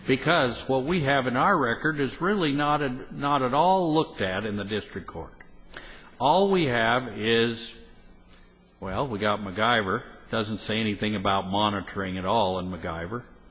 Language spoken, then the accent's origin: English; Idaho, United States; I'm from Idaho, so I'd say this funny.